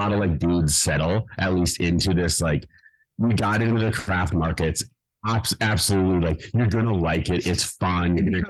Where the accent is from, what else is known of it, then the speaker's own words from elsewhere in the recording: Minnesota, United States; one, we're from Minnesota, so purple has always been specifically like my favorite color.